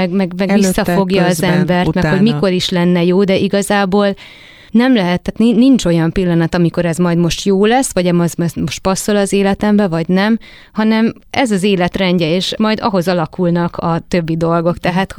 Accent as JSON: {"language": "Hungarian", "country": "Hungary", "said": "Mert ez fontos, mert innen származunk, ezek a gyökereink, és ez fontos, hogy mi itthon tudjuk kamatoztatni. És én nagyon remélem, hogy Magyarországon erre van is lehetőség, meg lesz is."}